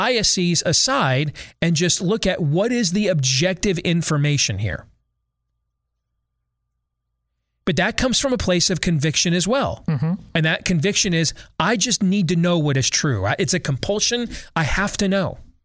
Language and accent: English; United States; Because I want one, and I'm an American.